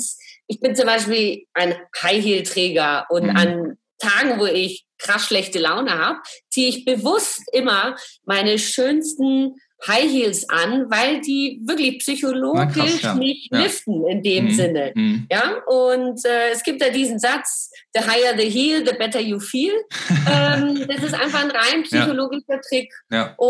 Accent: Bavaria, Germany; ich komme ja aus Franken

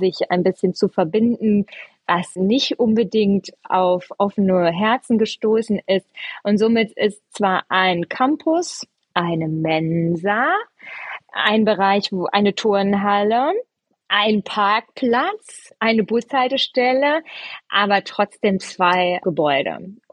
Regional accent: Hilden, North Rhine-Westphalia, Germany; Aber ich bin Hildener Kind, ne? Ich bin hier geboren, ich bin hier zur Schule gegangen, ich bin in der Gemeinde groß geworden.

